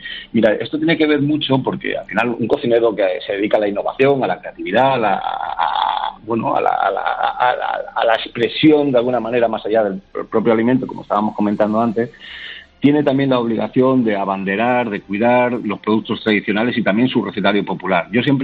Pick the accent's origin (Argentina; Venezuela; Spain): Spain; Valencian Community; seguramente no volveré nunca a la Comunidad Valenciana